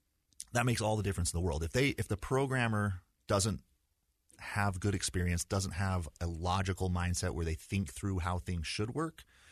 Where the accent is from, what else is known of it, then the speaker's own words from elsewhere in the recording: Provo, Utah, United States; So I was born in Provo and went to high school, or excuse me, started with kindergarten when I met Heather for the first time. So we grew up in kind of the same neighborhood. I had a pretty stereotypical Utah upbringing